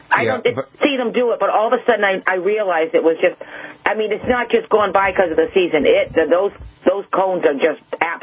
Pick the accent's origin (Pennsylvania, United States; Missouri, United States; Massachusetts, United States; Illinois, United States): Massachusetts, United States; Milford; I'm from Milford, Mass., not Milford, Connecticut.